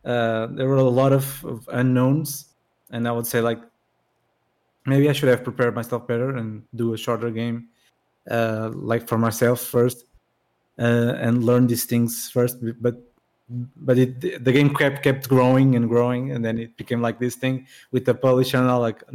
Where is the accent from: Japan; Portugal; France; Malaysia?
Portugal; English is a second language; Like I'm from Portugal and they flew me in to the United States just to be in these two events